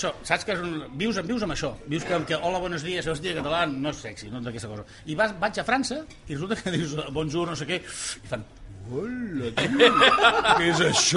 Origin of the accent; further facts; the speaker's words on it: Catalonia, Spain; accent: Catalan; Però si jo tinc accent català